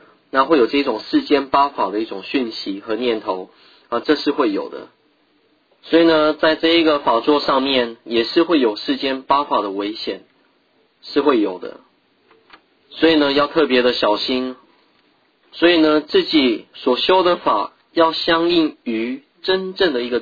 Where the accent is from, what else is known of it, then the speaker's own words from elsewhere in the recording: Tibet, China; 我们西藏人在见到自己真正依赖的对象三宝的时候呢